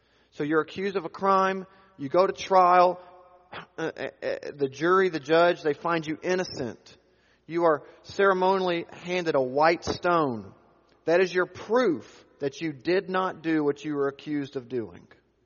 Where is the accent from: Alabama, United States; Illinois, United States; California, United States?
Alabama, United States; Look, I'm from Alabama. I graduated from Auburn.